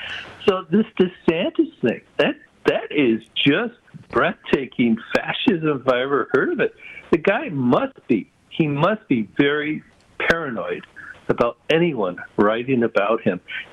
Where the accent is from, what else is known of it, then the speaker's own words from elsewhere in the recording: Wisconsin, United States; accent: Wisconsin; now in Oregon, United States; You notice I still have my Wisconsin accent.